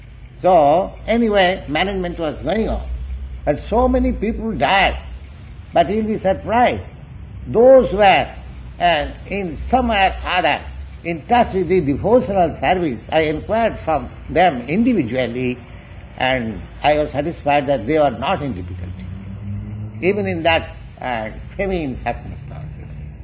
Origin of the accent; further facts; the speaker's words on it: India; born there; when I was born in India